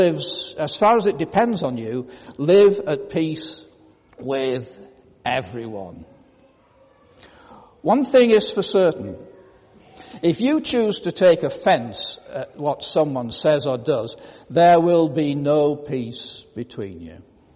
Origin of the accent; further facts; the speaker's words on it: Hartlepool, North East England, United Kingdom; I grew up in West Hartlepool, which no longer exists, by the way, having been amalgamated into Hartlepool. That's on the northeast coast of England.